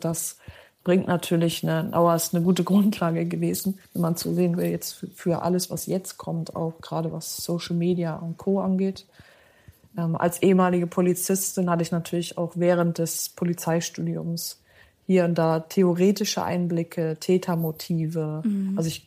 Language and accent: German; Stade, Lower Saxony, Germany; Das ist übrigens in der Nähe von Stade, wo ich geboren bin. Da bin ich groß geworden. Und da bin ich jetzt quasi, also zumindest habe ich meine Meldeadresse schon mal